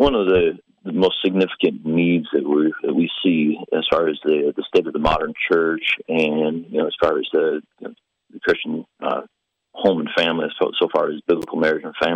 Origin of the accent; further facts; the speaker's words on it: Indianapolis, Indiana, United States; And so, yeah, we hail from the Indianapolis area where our home is